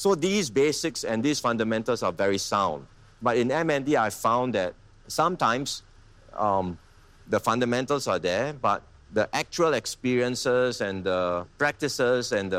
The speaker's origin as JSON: {"language": "English", "town": "Marine Parade", "country": "Singapore", "tie": "born or raised there", "said": "Growing up in Marine Parade will always be a special part of my life. First of all, it's right next to East Coast Park and the beach"}